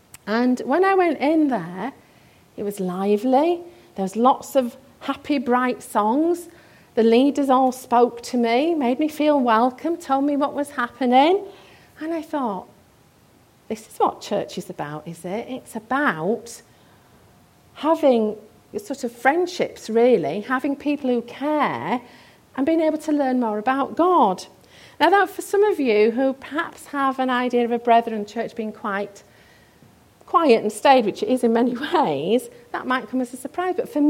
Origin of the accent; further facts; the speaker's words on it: Castleford, Yorkshire and the Humber, United Kingdom; So I grew up in and around Castleford